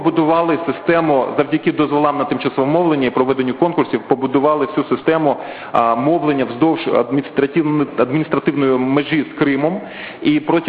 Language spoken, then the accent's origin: Ukrainian; Crimea, Ukraine; Я сам кримчанин